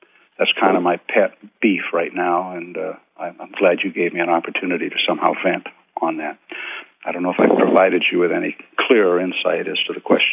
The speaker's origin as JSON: {"language": "English", "region": "Maine", "country": "United States", "said": "Yeah, I'm from Maine originally."}